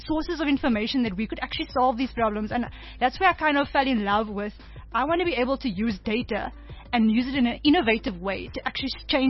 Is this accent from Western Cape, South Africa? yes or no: yes; Cape Town, Western Cape, South Africa; I grew up in Cape Town on the Cape Flats. So, I lived part of my life in, just outside Mitchell's Plain. And then we moved around within Cape Town.